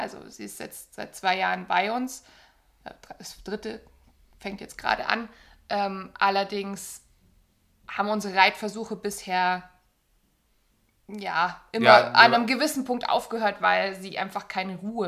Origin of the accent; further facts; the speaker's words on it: Bavaria, Germany; seit 2017 tätig als mobile Reitlehrerin hier in meiner Heimat im Unterallgäu.